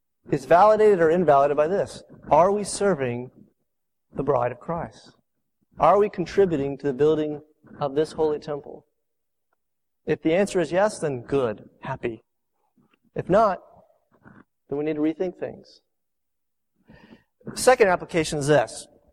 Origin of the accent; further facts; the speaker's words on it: Jacksonville, Florida, United States; I grew up in Jacksonville, Florida. It's a country compared to Orlando.